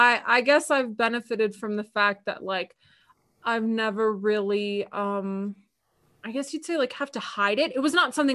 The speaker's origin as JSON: {"language": "English", "town": "Las Vegas", "region": "Nevada", "country": "United States", "tie": "born or raised there", "said": "I'm not from Tahoe originally. Actually, I am born and raised in Las Vegas."}